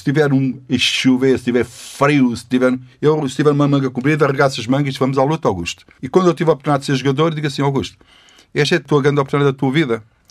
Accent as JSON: {"language": "Portuguese", "region": "Lisbon", "country": "Portugal", "tie": "born or raised there", "said": "Eu vivi num bairro de Alto Pina. Eu tenho orgulho de dizer que sou do Alto Pina. Mas o Alto Pina também era uma zona problemática."}